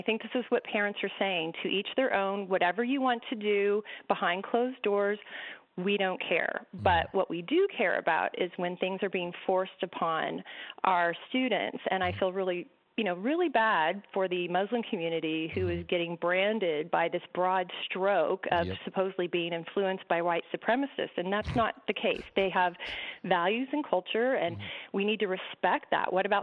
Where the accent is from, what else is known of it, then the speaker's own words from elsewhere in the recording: United States; now in Canada; I should, but I'm an American living here, so